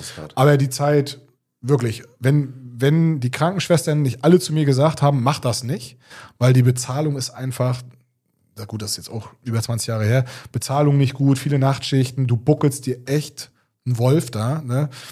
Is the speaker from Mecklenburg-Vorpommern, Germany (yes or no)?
yes; Schwerin, Mecklenburg-Vorpommern, Germany; ich bin quasi in der DDR groß geworden, in Schwerin, in der schönen Landeshauptstadt.